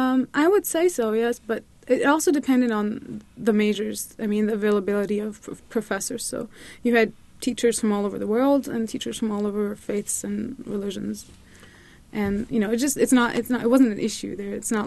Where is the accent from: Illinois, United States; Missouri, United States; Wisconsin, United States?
Illinois, United States; Chicago; So I was very surprised, because growing up in Chicago, I never came across so many Muslims.